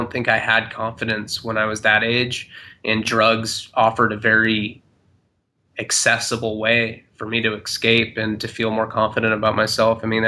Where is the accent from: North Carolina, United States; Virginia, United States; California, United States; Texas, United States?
California, United States; Santa Barbara; I'm from Santa Barbara, California, which is a small beach town on the coast.